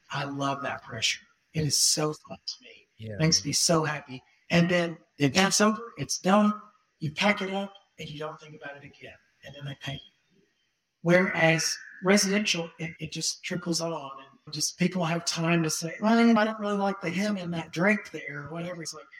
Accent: Monticello, Arkansas, United States; She's standing there, and I'm from Monticello, Arkansas.

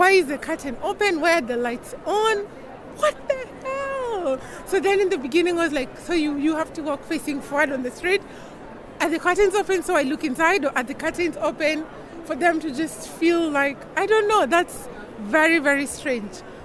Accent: Kenya; now in Netherlands; and I'm from Kenya.

